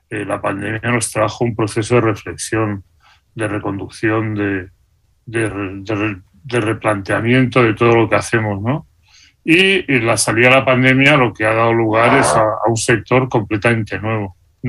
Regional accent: Spain; now in Peru; Y ya tengo mi pasaporte y mi DNI, y soy español y soy peruano.

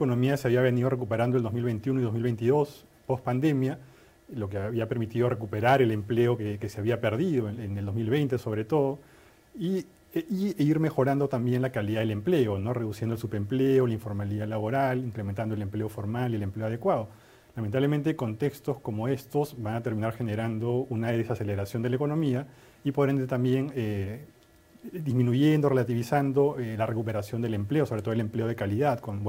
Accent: Arequipa, Peru; Yo soy de Arequipa y por supuesto que me considero peruano, ¿no?

